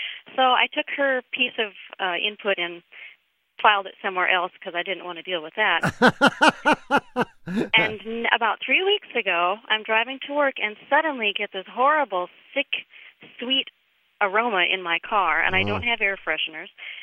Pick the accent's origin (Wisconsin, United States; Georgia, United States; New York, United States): Wisconsin, United States; Madison; now in Austin, United States; Madison, Wisconsin.